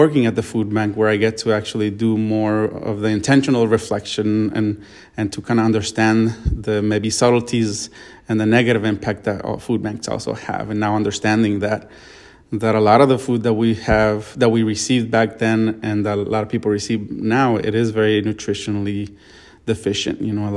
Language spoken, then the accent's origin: English; Mexico; I guess growing up in Mexico, I didn't have a lot of, I didn't pay a lot of attention to the food that we were eating.